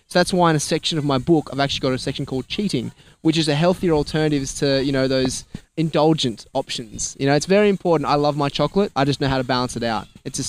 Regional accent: New South Wales, Australia; You know, we're both from the Northern Beaches.

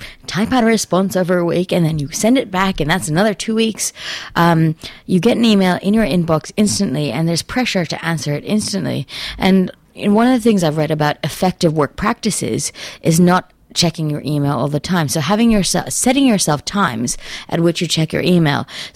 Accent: Tanzania; I grew up in Tanzania, which is just on the east coast of Africa, below Kenya, and just across from Zanzibar and Madagascar on the bottom.

